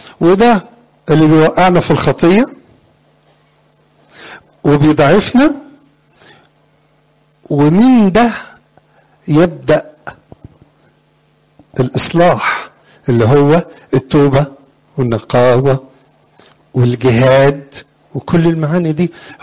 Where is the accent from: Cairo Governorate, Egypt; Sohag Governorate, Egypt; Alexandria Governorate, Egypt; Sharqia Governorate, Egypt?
Sohag Governorate, Egypt; Sohag; انا سوهاج، انا من سوهاج